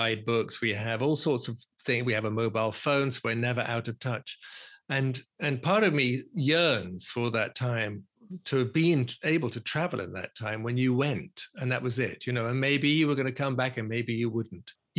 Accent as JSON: {"language": "English", "region": "London", "country": "United Kingdom", "tie": "born or raised there", "said": "I said, I was born in London. I'm a Londoner.\""}